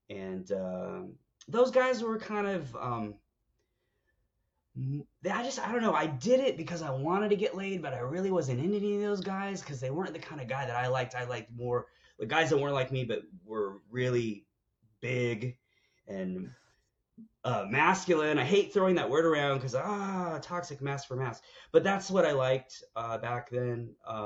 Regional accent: California, United States; I'm growing up in the Bay Area. I'm living in San Francisco by the time I'm 17.

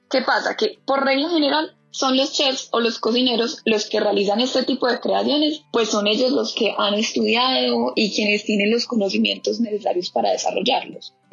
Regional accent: Colombia; soy colombiana y actualmente vivo en Medellín, Colombia. Tengo 23 años

